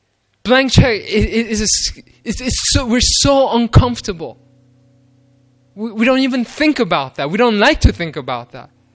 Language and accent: English; Queens, New York, United States; now in Ithaca, United States; I grew up in Queens, New York. I never, you know, humanly speaking, I never want to go back there because I had such a miserable time there.